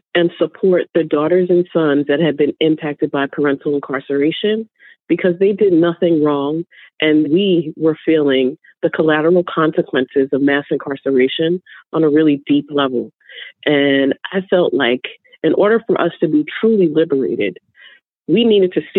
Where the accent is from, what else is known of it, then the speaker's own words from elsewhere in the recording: New York, United States; I'm from New York